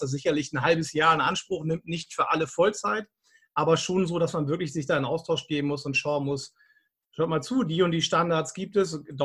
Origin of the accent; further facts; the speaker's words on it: Bremen, Germany; ich komme aus Bremen, wenn ich es mal kurz erwähnen darf